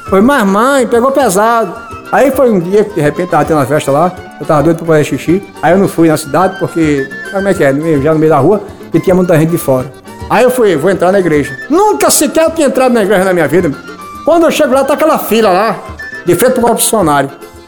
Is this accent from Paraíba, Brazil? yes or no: yes; Serraria, Paraíba, Brazil; tava lá na minha terra, lá em Serraria.